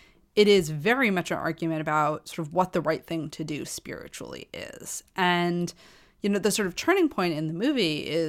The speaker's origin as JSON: {"language": "English", "country": "United States", "tie": "born or raised there", "said": "I'm a woman. I grew up in American society."}